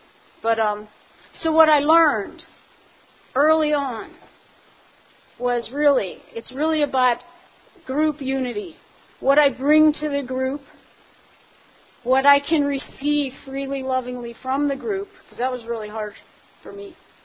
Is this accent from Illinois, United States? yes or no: no; Pittsburgh, Pennsylvania, United States; also born or lived in Colorado; When I was born and raised in Pittsburgh, I got clean in Colorado.